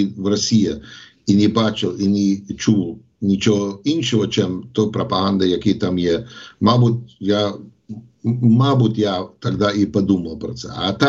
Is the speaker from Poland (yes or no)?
no; United States; Ukrainian is a second language; now in Ukraine; я американський хлопець, я і виріс в Америці, працюю вже в Україні і живу 32 роки, але все одно я американець.